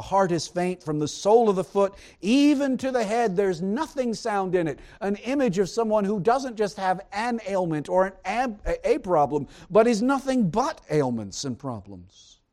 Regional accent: the South, United States; Growing up in the South, I know, like many of you, you drive around in the summer and you see those abandoned farm buildings out in the middle.

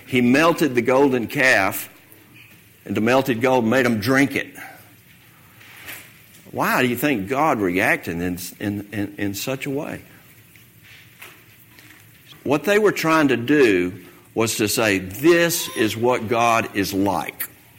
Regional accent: Hayville, United States; when I was growing up in the Baptist church in Hayville, they had pictures of Jesus.

